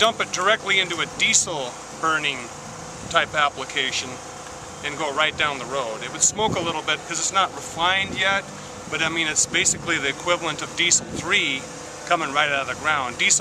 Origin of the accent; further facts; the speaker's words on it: Seattle, Washington, United States; Seattle, Washington.